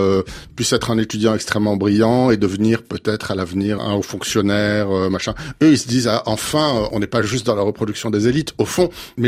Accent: Tunisia; moved away as an adult; now in France; Il n'y a pas beaucoup de choses qui m'ont préparé dans mon enfance en Tunisie à poursuivre en France.

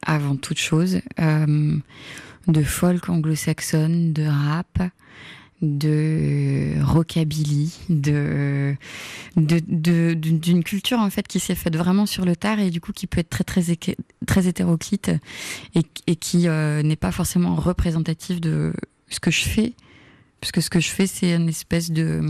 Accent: Normandy, France; J'ai grandi en Normandie, dans un petit village avec des vaches, etc.

